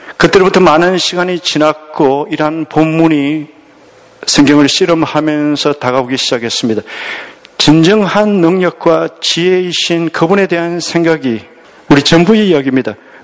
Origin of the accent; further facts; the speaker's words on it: South Korea; 한국에서 온 영어도 어렵지 않게 하는 신학생으로서